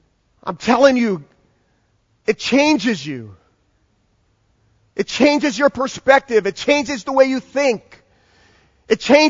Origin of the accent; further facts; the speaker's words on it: Jamaica; I love being Jamaican. I love it.